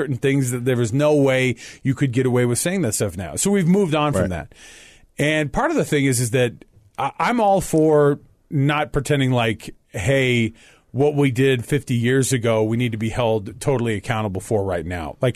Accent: Texas, United States; Growing up in Texas, as a white kid, I never thought 2 seconds about this either.

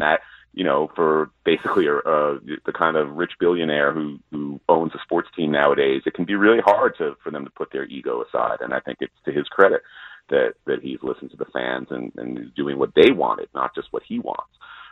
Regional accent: New York, United States; I'm from New York myself, and you mentioned the Yankees earlier

